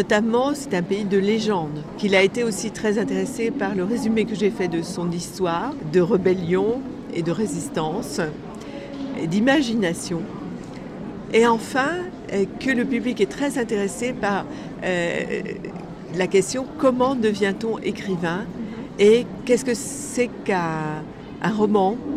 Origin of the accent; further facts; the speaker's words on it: Brittany, France; une attente du public qui veut connaître mon pays, mon regard, ma région d'origine, la Bretagne.